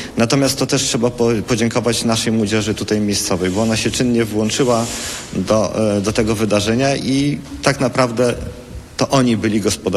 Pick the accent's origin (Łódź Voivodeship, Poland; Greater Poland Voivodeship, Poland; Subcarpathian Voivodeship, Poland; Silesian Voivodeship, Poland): Subcarpathian Voivodeship, Poland; Radymno; Urodziłem się tutaj, wychowałem się tutaj, tutaj spędziłem dzieciństwo. Wszystko, co mnie spotkało w życiu, było związane z Radymnem.